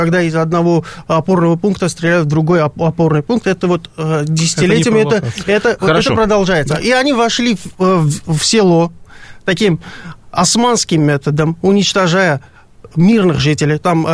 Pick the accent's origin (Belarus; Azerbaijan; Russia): Azerbaijan; Talysh, Nagorno-Karabakh; Я сам родом из Нагорного Карабаха, из села Талыш, которое сейчас находится в эпицентре этих военных действий.